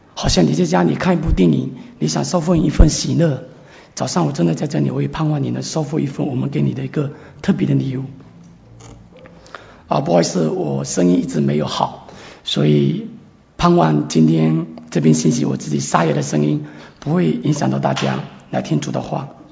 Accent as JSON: {"language": "Chinese", "country": "China", "moved": "yes", "said": "因为前几年我自己也从中国过来，我也处理这样的事情"}